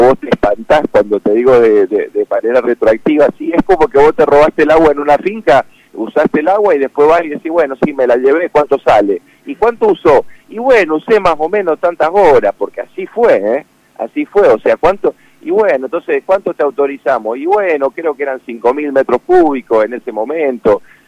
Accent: Mendoza, Argentina; nos enorgullecen como mendocinos

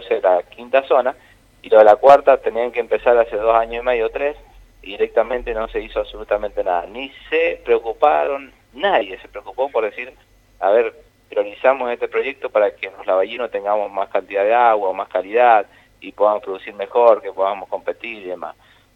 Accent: Mendoza, Argentina; y eso no nos sirve como mendocinos

